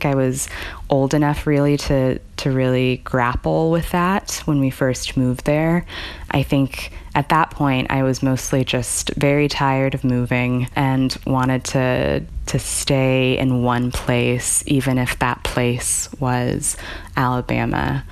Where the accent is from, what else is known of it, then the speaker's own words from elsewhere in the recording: Ghana; also born or lived in Ohio; now in United States; In my family, that meant that we continued to practice the kind of cultural touchstones of being Ghanaian. My family ate Ghanaian food. We attended, in Ohio at least, we attended the African Christian Church, which was half Ghanaian, half Nigerian.